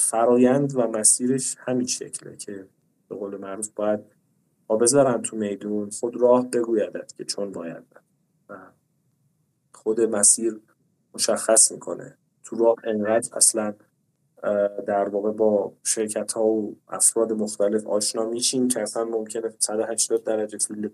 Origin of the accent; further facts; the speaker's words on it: Iran; ولی خب به هر حال ما ایرانی هستیم، راههایی بلدیم دیگه.